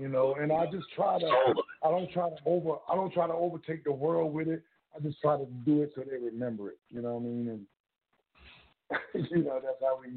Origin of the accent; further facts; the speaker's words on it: South Carolina, United States; I'm South. I'm Southern. I'm from South Carolina, so I'm a Southern. I'm Southern to the heart.